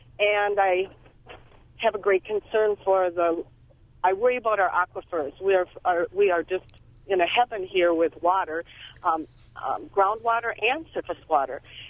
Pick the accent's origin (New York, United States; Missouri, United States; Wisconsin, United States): Wisconsin, United States; Tomah; My hometown is Tahoma, and there's a sand mine over there